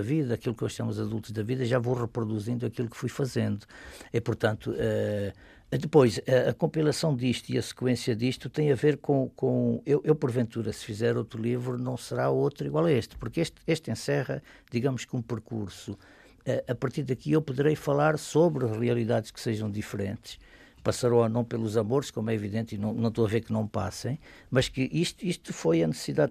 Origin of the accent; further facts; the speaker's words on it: Luanda, Angola; now in Lisbon, Portugal; Porque eu nasci em Angola, vivi fundamentalmente em Luanda, e agora tenho um outro lugar, como eu chamo, da minha vida, Lisboa